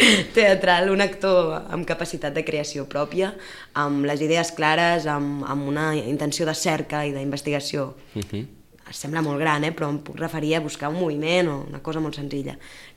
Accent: Barcelona, Catalonia, Spain; Nosaltres vam obrir Barcelona perquè som de Barcelona.

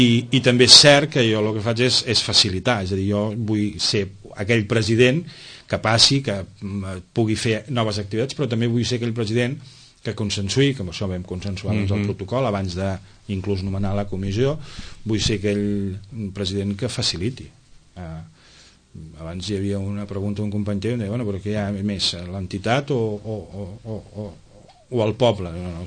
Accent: Molins de Rei, Catalonia, Spain; now in Sitges, Spain; Fill de Molins de Rei, sí.

